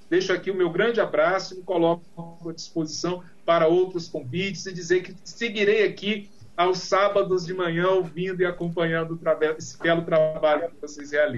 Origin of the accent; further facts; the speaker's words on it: Rio de Janeiro, Brazil; born there; also born or lived in Minas Gerais / Sergipe; Eu digo que eu nasci no Rio de Janeiro, me tornei mineiro por circunstância, né? E me tornei sergipano por opção.